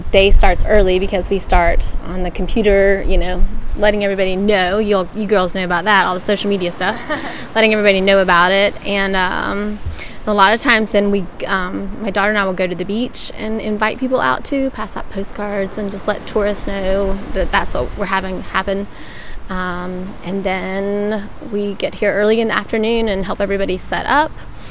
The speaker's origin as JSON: {"language": "English", "region": "West Virginia", "country": "United States", "tie": "born or raised there", "moved": "yes", "said": "So I'm originally from West Virginia. That's where my family is from, and I grew up there, and I come from a long line of farmers."}